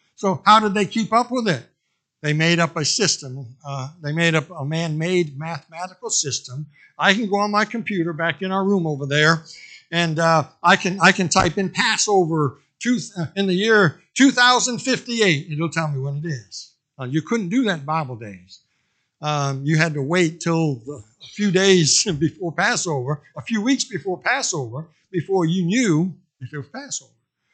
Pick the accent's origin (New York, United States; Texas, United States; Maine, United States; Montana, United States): Maine, United States; I'm from Maine, so I call it a bib.